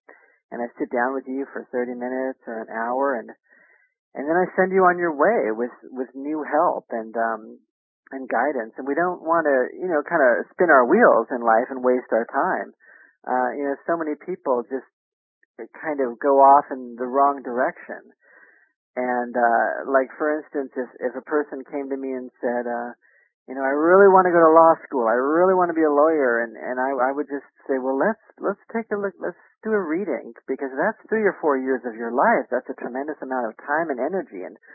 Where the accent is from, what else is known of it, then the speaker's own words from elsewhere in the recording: Portland, Oregon, United States; I'm from Portland. I went up to Trout Lake, Washington, to a UFO ranch